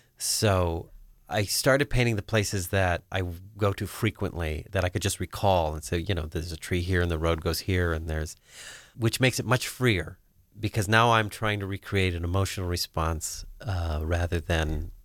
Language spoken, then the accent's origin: English; Mayfield, Pennsylvania, United States; I'm born and raised in Northeast PA. Little town of Mayfield is where I'm originally from. And I've lived up and down the Lackawanna Valley, really. Carbondale, Scranton, Mayfield, German, Oliphant.